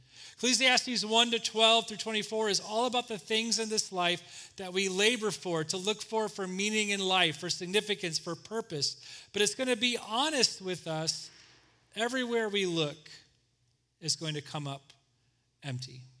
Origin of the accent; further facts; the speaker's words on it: Indiana, United States; now in Chicago, United States; I grew up in Northwest Indiana going to garage sales.